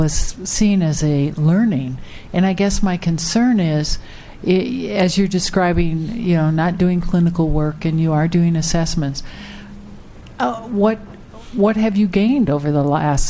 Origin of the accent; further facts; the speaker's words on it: Tucson, Arizona, United States; I'm also from Tucson